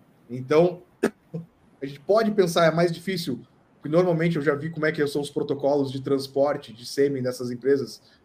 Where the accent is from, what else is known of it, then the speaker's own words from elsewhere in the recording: Castro, Paraná, Brazil; principalmente aqui na região de Castro, de onde eu sou